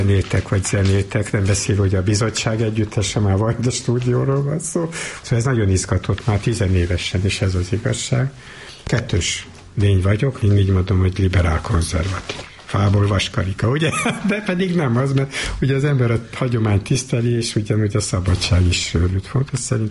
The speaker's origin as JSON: {"language": "Hungarian", "town": "Tahitótfalu", "region": "Pest", "country": "Hungary", "tie": "born or raised there", "said": "Utána decemberben kiállítottam Tahitót faluban. A szülőfalumban."}